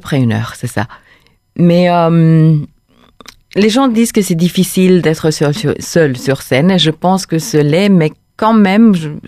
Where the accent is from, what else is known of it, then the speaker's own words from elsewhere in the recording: Romania; French is a second language; moved away; j'ai quitté la Roumanie en 2003 et je suis retournée en 2014.